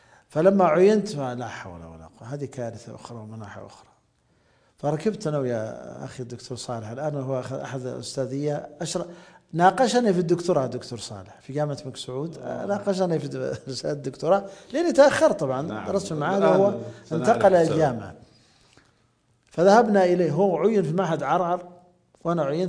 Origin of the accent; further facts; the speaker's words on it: Saudi Arabia; لكننا حنا كنا سعوديين قليلين.